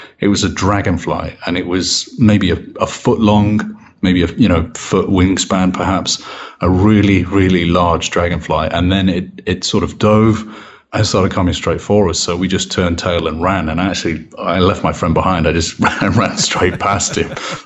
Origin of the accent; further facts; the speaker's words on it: England, United Kingdom; born there; Well, I mean, I was born in England, and I believe it's considered one of the most haunted countries on the planet.